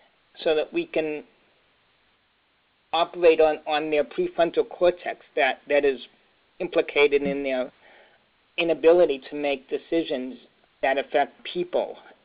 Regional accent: Boston, Massachusetts, United States; I'm from Boston

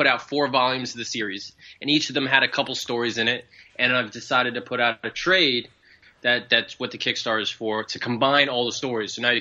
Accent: New York, United States; Yeah, I'm from New York. I'm just outside the city.

